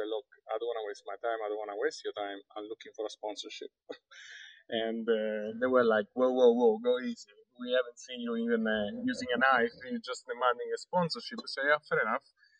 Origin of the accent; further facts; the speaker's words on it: Rome, Lazio, Italy; English is a second language; moved away as an adult; now in Sydney, Australia; Sydney was another metropolis, I'm from Rome.